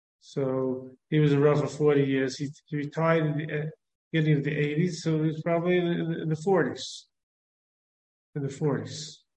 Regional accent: Brooklyn, New York, United States; I remember when I grew up in Brooklyn

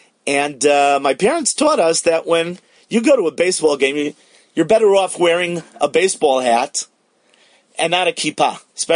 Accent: United States; And especially growing up in America, this issue is a lot more problematic for boys

